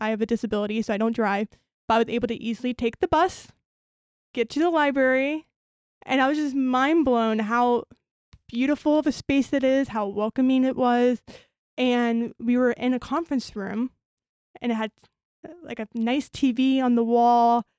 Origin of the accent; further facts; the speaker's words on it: Florida, United States; I grew up in Florida, yeah, where there wasn't a lot of third spaces.